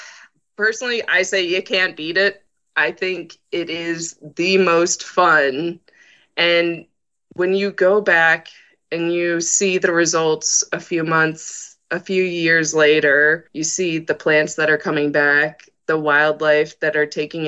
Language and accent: English; Orlando, Florida, United States; I actually grew up in a very urban area. I grew up in Orlando, ironically enough.